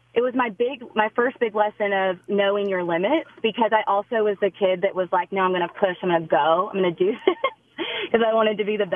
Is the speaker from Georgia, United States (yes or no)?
yes; Georgia, United States; I grew up near the Chattahoochee River and just like ponds and lakes.